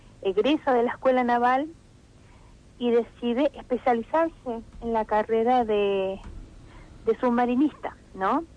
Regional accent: Oberá, Misiones, Argentina; somos oriundo de Obera Misiones.

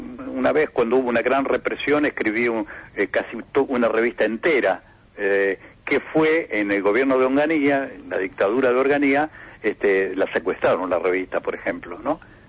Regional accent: San Mariano, Santa Fe, Argentina; Sí, mi pueblito santafesino.

